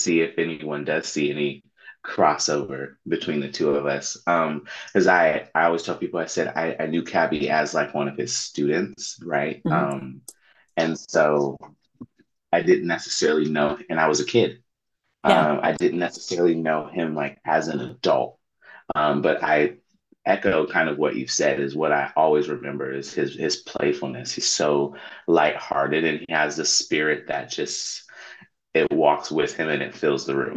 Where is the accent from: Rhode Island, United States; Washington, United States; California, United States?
Washington, United States; Tacoma; now in Seattle, United States; I'm down in Tacoma and that's my hometown. That's where I'm born and raised. But now I'm up in Seattle